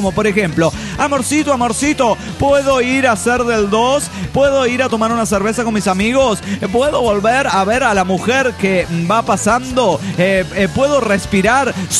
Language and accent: Spanish; San Lorenzo, Santa Fe, Argentina; De San Lorenzo Santa Fe, donde fue la batalla de San Lorenzo, donde el sargento Cabral y todas las cosas que conocemos.